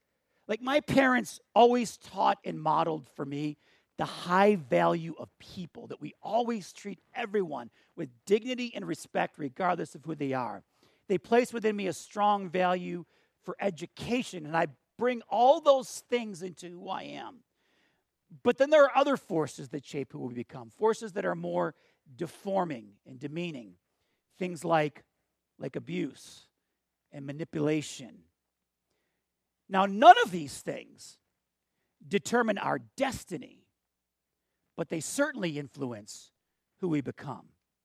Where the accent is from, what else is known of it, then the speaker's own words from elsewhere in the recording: Buffalo, New York, United States; also born or lived in Missouri; Like, so my family, we grew up in Western New York, in Buffalo. But I went to college in Missouri, which, for me, that was the South.